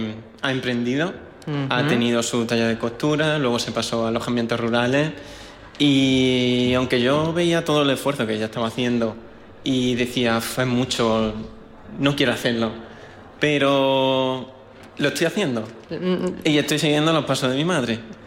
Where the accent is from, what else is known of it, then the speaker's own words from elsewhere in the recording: Andújar, Andalusia, Spain; yo soy de Andújar